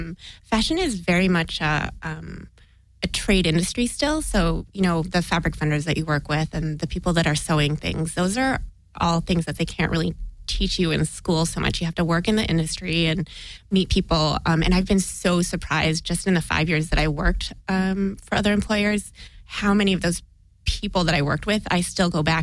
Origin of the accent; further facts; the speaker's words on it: Milwaukee, Wisconsin, United States; I grew up in the Midwest. I grew up in Milwaukee, Wisconsin, and it wasn't something I wanted to, stay with and live in the Midwest.